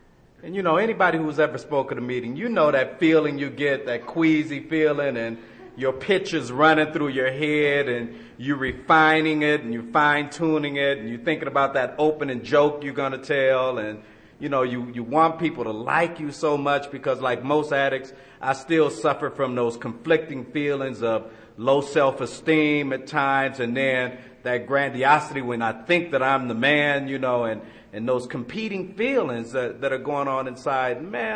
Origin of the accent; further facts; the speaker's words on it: Los Angeles, California, United States; See, they said I'm from Los Angeles. I'm from Watts, you see.